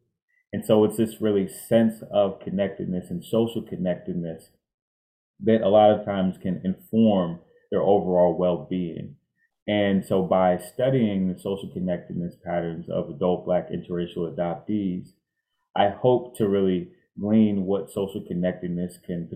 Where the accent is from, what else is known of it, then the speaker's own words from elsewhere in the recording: Washington, District of Columbia, United States; also born or lived in Maryland; I was adopted from Washington, D.C. in the mid-90s, and I grew up here in the United States in and around the Washington, D.C. and Maryland area.